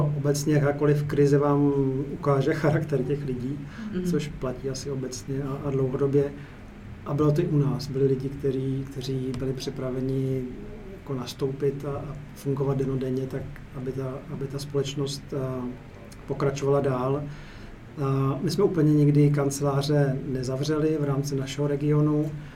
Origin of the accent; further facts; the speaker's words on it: Bohemia, Czechia; mám to štěstí, jsem z Čech